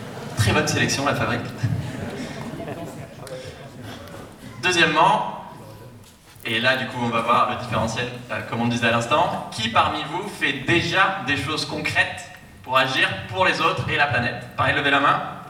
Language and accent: French; Ramonville, Occitanie, France; J'ai grandi à Ramonville, je suis allé au lycée à côté à Toulouse, en prépa vraiment juste à côté à Balma, à Saliège, et en arrivant en école de commerce à Paris